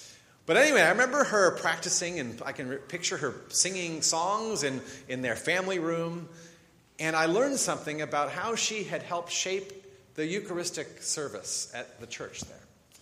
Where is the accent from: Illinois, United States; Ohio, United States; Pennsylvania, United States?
Pennsylvania, United States; We grew up outside of the Philadelphia area together